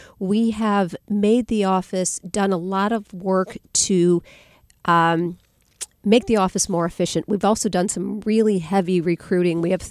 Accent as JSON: {"language": "English", "region": "Missouri", "country": "United States", "tie": "born or raised there", "said": "I grew up in St. Louis County. I raised my kids in St. Louis County."}